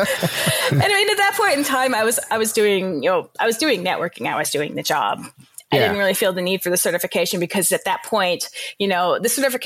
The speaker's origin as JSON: {"language": "English", "region": "Massachusetts", "country": "United States", "tie": "born or raised there", "lives_now": "Connecticut, United States", "said": "I'm Massachusetts native, born and raised in Western Mass, Berkshire County."}